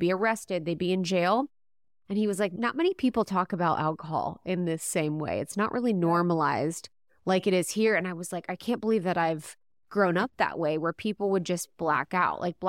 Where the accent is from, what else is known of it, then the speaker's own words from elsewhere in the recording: Midwest, United States; Yeah, we were talking about how alcohol is such a part of our culture and society, and I'm from the Midwest.